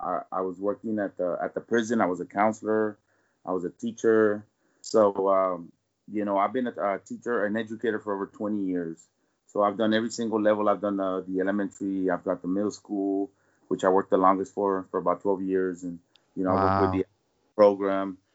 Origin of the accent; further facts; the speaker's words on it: Texas, United States; I'm from South Texas.